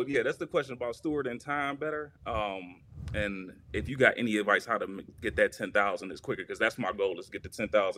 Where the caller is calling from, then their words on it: Atlanta, Georgia, United States; I'm calling in from Atlanta.